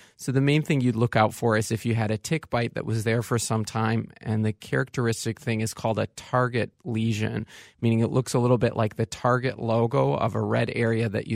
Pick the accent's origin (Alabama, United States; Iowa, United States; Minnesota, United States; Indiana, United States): Minnesota, United States; St. Paul; also born or lived in California; Okay, so I'm a St. Paul native. I went to St. Paul Central High School. I went to college at Northwestern in Evanston and medical school in California. And then, like all good Minnesota boys, I returned to the homeland.